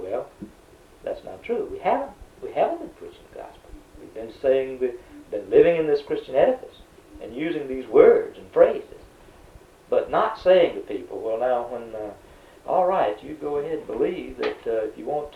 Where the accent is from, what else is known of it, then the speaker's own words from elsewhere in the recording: the South, United States; I'm thinking again as a Southerner, because that's what I am